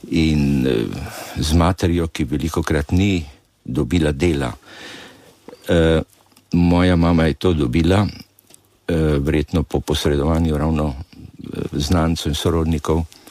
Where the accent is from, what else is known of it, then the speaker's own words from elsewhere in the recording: Ljubljana, Central Slovenia, Slovenia; born there; Rojen sem v Ljubljani, starša sta pa mama iz Kamnika, oče pa iz Cerkelj na Gorenjskem.